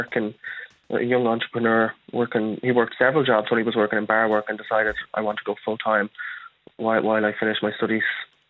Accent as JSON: {"language": "English", "town": "Dublin", "region": "Leinster", "country": "Ireland", "tie": "born or raised there", "said": "I grew up in Ballymun."}